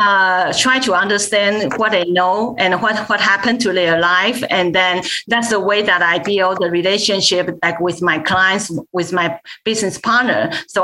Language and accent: English; Taiwan; I came from Taiwan. I have a younger brother.